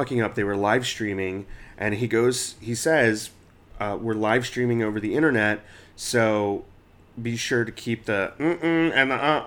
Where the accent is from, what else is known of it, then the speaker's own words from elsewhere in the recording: Detroit, Michigan, United States; So my response was, well, I'm from Detroit, but it might be hard, but I'll try.